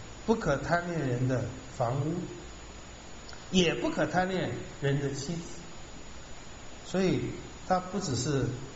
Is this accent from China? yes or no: yes; China; 用我们中国人来讲，身体服法受之父母，他也犯了这个罪。